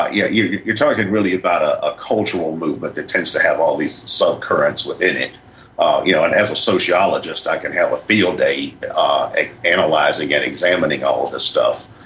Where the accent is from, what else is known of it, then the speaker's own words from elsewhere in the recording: Richmond, Virginia, United States; Yeah, I'm from Richmond, Virginia, which is about 2 hours, hour and a half south of Arlington.